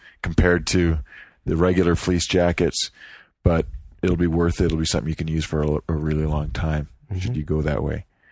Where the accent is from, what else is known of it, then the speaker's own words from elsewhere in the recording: Miami, Florida, United States; Well, growing up in Miami, mm-hmm. and having that yellow raincoat, that rubberized stuff